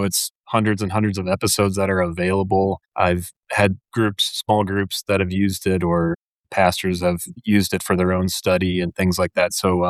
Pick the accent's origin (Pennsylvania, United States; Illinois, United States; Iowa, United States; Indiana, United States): Indiana, United States; Fort Wayne; Yeah, I'm originally from Indiana. I was raised just south of the seminary there in Fort Wayne, Indiana, and did my undergraduate study at Concordia, Wisconsin.